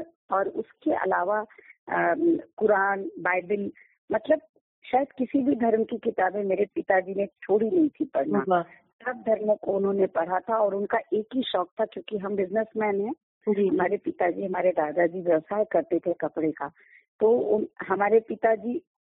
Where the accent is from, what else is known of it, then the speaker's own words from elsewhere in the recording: Patna, Bihar, India; तो बचपन मेरा बिहार, मैं पटना से हूँ, बिहार पटना से, और वहीं पढ़ाई लिखाई सारी वहीं हुई है।